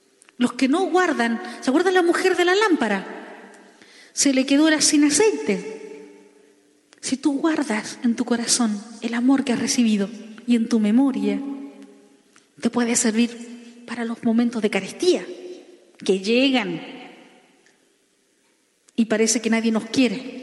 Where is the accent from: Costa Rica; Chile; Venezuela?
Chile; En Chile, yo soy chilena